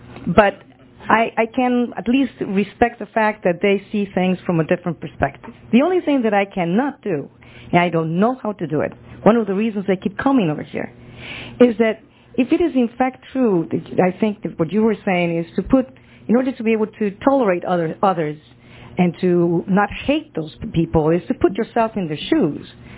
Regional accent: Guatemala; English is a second language; now in United States; I come originally from Guatemala, and I'm obviously Hispanic.

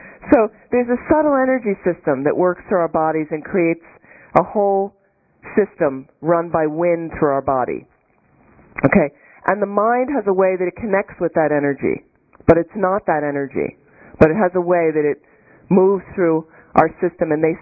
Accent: East Coast, United States; also born or lived in California; I'm from the East Coast. You know, I love seasons.

